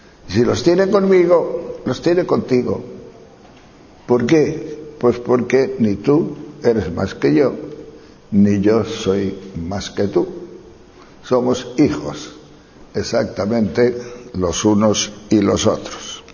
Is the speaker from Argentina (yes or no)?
no; León, Castile and León, Spain; estuve una semana en un hotelito de unas 30 habitaciones por mi tierra de León